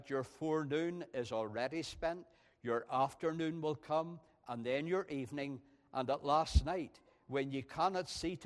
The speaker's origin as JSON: {"language": "English", "country": "Ireland", "said": "and of course he was a Scot, and even as an Irishman, I had to look in to see exactly what was meant by a raveled hisp."}